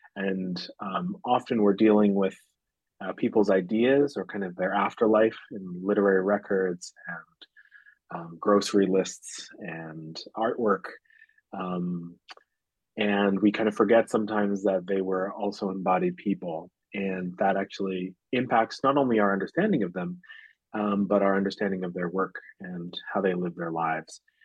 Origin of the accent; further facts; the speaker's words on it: Surrey, British Columbia, Canada; I'm a native of Vancouver, so I grew up in Surrey, actually.